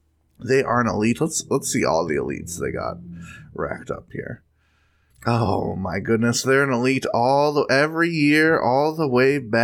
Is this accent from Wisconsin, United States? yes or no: yes; Wisconsin, United States; But just growing up in Wisconsin, I do appreciate the fresh fry